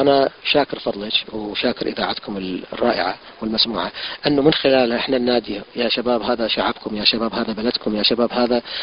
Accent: Iraq; وهذا وسام على صدري كوني عراقي

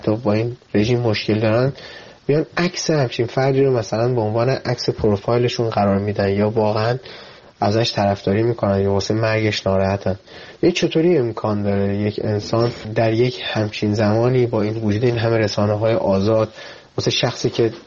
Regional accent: Iran; خیلی دوست دارم واقعا به عنوان یک ایرانی برای من جای سوال داره

